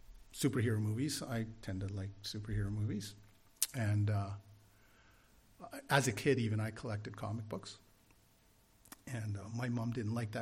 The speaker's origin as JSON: {"language": "English", "town": "Sarnia", "region": "Ontario", "country": "Canada", "tie": "born or raised there", "also_born_or_lived": "Niagara region", "said": "And, you know, I grew up in Sarnia, Ontario as a child, and later moved to the Niagara region."}